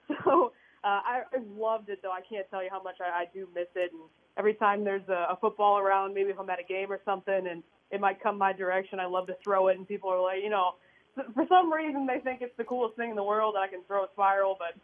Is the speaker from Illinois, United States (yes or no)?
yes; Chicago, Illinois, United States; I went to the University of Illinois. I am from Chicago. I'm a Midwesterner.